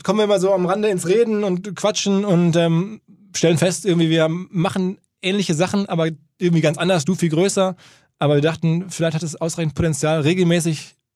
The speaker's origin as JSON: {"language": "German", "town": "Essen", "region": "North Rhine-Westphalia", "country": "Germany", "tie": "born or raised there", "lives_now": "Hamburg, Germany", "said": "in meiner alten Heimat in Essen"}